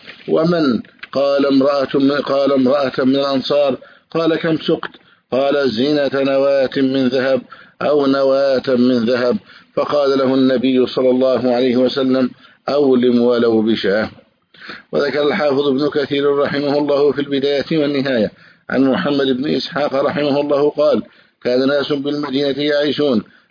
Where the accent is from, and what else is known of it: Egypt